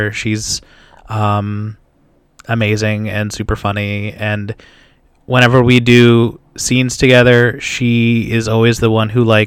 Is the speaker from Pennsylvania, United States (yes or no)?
yes; Philadelphia, Pennsylvania, United States; But no, I grew up in North Philly.